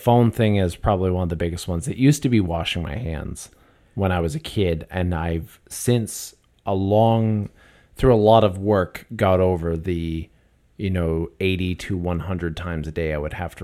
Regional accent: Canada; As you know, I don't, you know, I'm a Canadian.

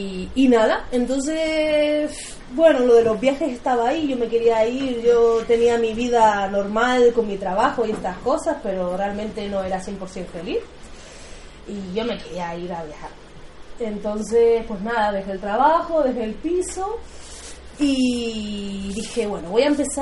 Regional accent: Canary Islands, Spain; me daba un poco de vergüenza no conocer las islas de donde soy. Entonces digo, vale, empiezo por Canarias, ¿no?

